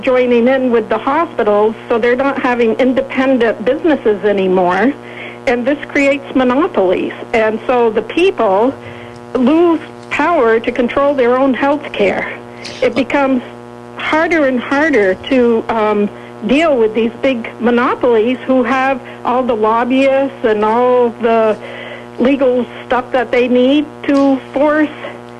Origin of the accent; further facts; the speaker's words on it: Sheldon, Vermont, United States; Yes, I'm from Sheldon.